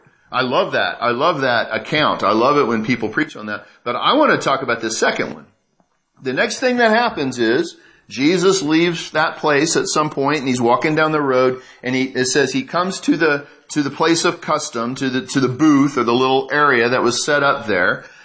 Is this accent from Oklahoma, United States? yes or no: yes; Oklahoma, United States; I grew up in Oklahoma.